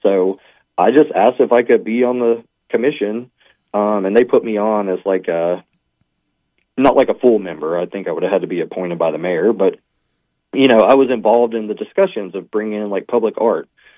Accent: Hartsville, Alabama, United States; Yeah, so I'm from Hartsville originally.

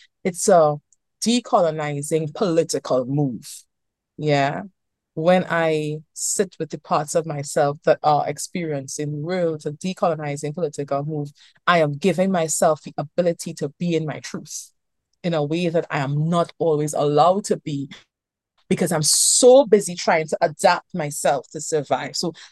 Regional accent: Trinidad & Tobago; I'm from Trinidad and Tobago, and I think about the emergence of calypso music.

